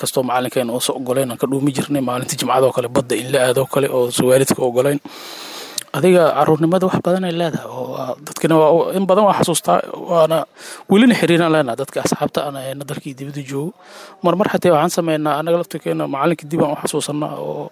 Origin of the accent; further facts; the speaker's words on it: Mogadishu, Banaadir, Somalia; born there; now in Jowhar, Somalia; aniga waxaan ku dhashay Muqdisho degmada Hoolowadaag 1989